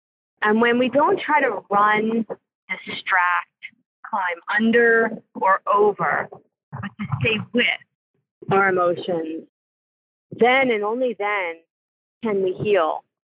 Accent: East Coast, United States; I was raised on the East Coast.

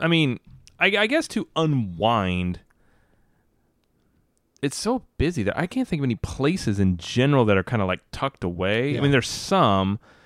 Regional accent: United States; I will say the American Pavilion because I'm American.

